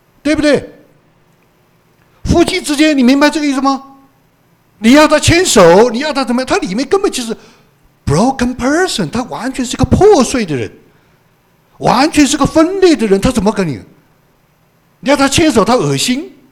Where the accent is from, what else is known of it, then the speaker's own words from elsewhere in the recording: Hunan, China; 那我是湖南人，经常我是吃辣椒的，我一餐要吃十个朝天椒